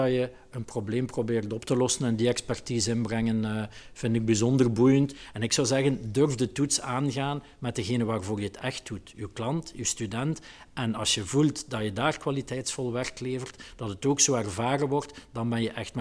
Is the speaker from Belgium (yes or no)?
yes; Ghent, East Flanders, Belgium; born there; Je hoort aan mijn accent, ik ben hier geboren, ik werk hier, ik leef hier.